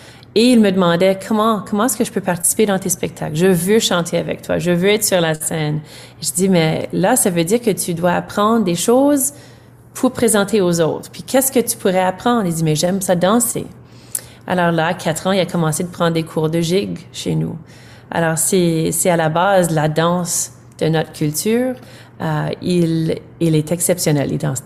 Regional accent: Manitoba, Canada; Alors, vraiment une histoire importante chez nous au Manitoba.

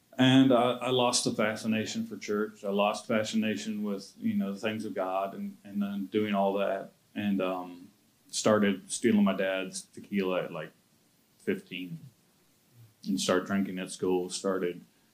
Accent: Acworth, Georgia, United States; So me and my brother, we grew up in Cobb County, in a little area called Due West Ackworth. Went to Due West Elementary

